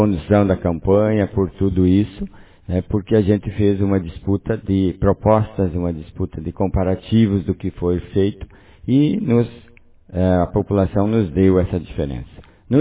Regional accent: Barra Grande, Brazil; Eu nasci, me criei na Barra Grande, estudei na Gorete, sempre participei da comunidade

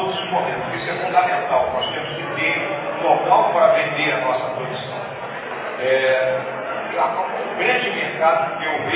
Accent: Rio Grande do Sul, Brazil; born there; o Senado, pelo meu estado natal, pelo meu Rio Grande do Sul.

